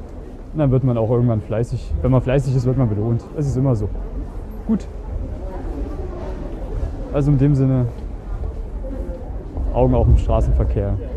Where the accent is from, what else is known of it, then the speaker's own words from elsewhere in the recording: Germany; Ich, wie gesagt, da wo ich herkomme, ist es normal, Deutschland.